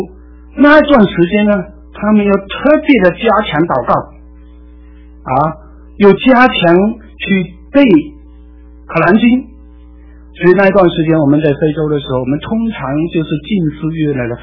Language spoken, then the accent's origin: Chinese; China; 那我们自己中国人对于自己十几亿的同胞啊，我们现在中国啊